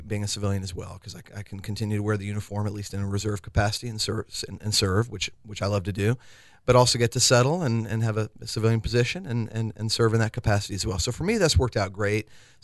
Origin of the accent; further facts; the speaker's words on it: Florida, United States; now in Enid, United States; but I'm originally from Florida